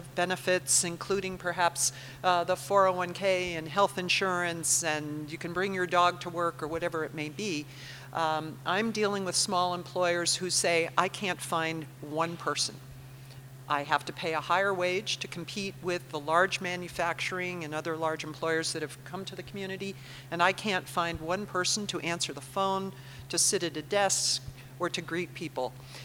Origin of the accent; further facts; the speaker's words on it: New York City, New York, United States; now in Reno, United States; I'm from New York City and moved here for certain reasons, and it's not the Reno I moved to, but I love it.